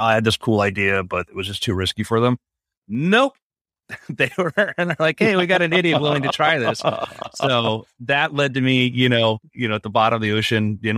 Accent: Florida, United States; And I grew up in South Florida.

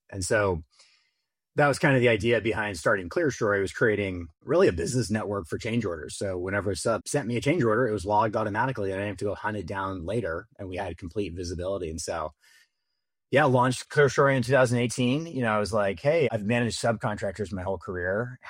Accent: Sacramento, California, United States; And so I grew up in Sacramento.

